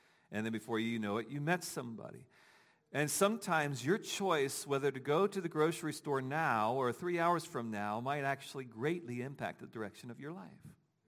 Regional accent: Dayton, Ohio, United States; I'm from Dayton, Ohio, in which the road system is a grid.

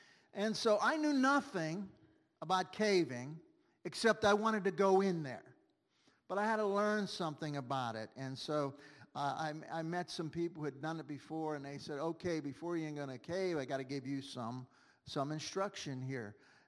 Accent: Pittsburgh, Pennsylvania, United States; Now, I told you already, I grew up here in Pittsburgh. I'm a Pittsburgher, born and raised. My father was a Pittsburgher. My grandfather was a Pittsburgher. All Northsiders, still on the North Side.

